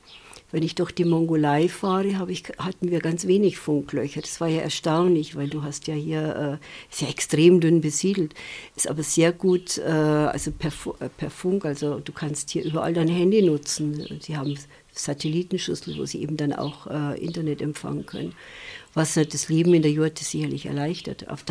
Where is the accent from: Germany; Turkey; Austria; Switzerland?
Germany; Waging, Bavaria; ich bin in Waging groß geworden. Und da gab es eben Fremdenverkehr.